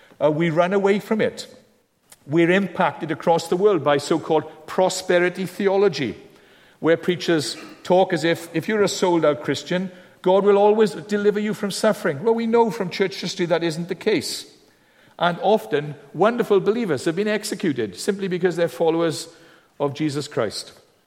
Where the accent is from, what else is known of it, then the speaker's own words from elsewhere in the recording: Wales, United Kingdom; I'm not given to much emotion, even though I'm a Welsh person.